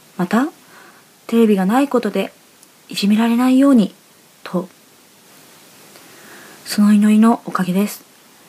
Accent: Kanto, Japan; also born or lived in Tohoku; 私は東北生まれですが、小学校1年生の時に関東に引っ越してきました。それから家の都合で何度か転校し、合計6カ所の小学校に行きました。

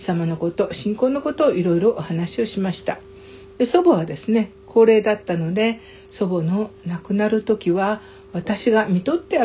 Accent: Seto, Aichi, Japan; moved away as an adult; now in Saitama, Japan; 私は愛知県瀬戸市出身です。

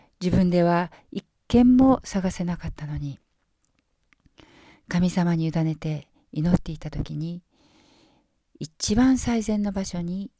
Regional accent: Kumamoto, Japan; now in Sasebo, Japan; 私たち家族はそれまで生まれ育った熊本から長崎の佐世保というところへ引っ越すことになりました。

